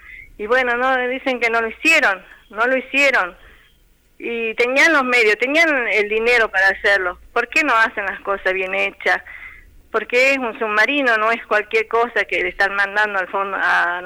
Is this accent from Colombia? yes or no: no; Salta, Argentina; como pueblo argentino, como pueblo de Salta